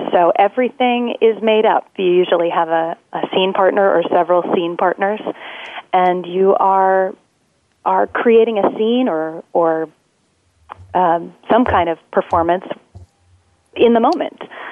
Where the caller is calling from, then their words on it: Brooklyn, New York, United States; I'm calling from Brooklyn.